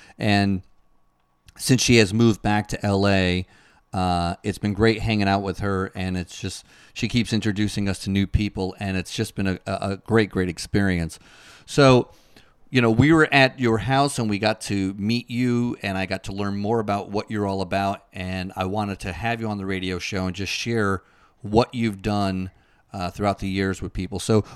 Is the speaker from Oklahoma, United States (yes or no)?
no; Connecticut, United States; I kept thinking New England because I'm from Connecticut, so I knew it was New York, yeah.